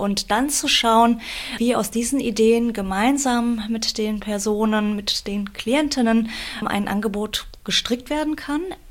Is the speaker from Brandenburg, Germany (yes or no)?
no; Berlin, Germany; Ich komme aus Berlin.